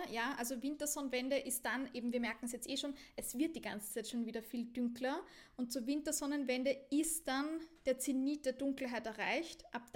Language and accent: German; Austria; bei uns in Österreich ist ja zum Beispiel Skifahren halt voll das Thema